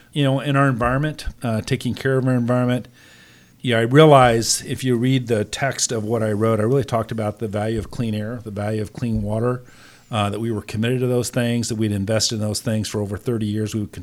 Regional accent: Oklahoma, United States; You know, I grew up in Oklahoma, you know, and that's, you know, our current EPA leader is from that state.

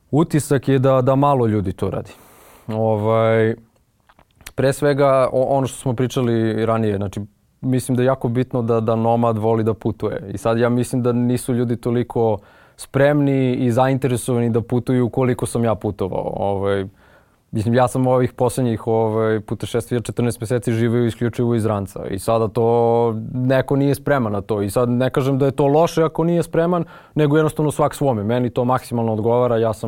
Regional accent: Serbia; odakle si ti? Kao iz Srbije, ja rekao

